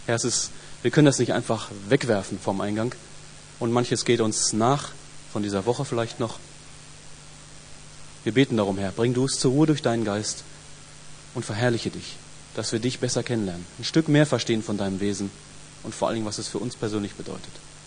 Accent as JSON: {"language": "German", "town": "Hagen", "region": "North Rhine-Westphalia", "country": "Germany", "said": "Ich komme von gar nicht so weit weg. Ich bin nämlich aus Hagen ursprünglich. Das ist fast Bayern. Kurz an der Grenze."}